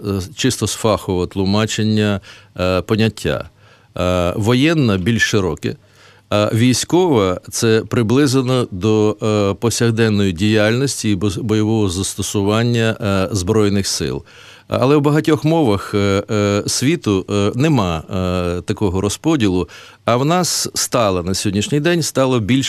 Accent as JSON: {"language": "Ukrainian", "region": "Kyiv", "country": "Ukraine", "tie": "born or raised there", "said": "майже все моє життя пройшло в моєму рідному Києві, де народились діти, за винятком перебування на воєнній службі за кордоном."}